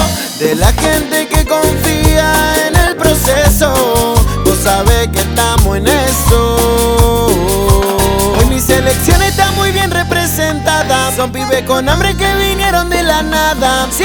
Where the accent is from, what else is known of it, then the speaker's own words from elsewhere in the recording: Argentina; Me importa un carajo, yo soy de Argentina.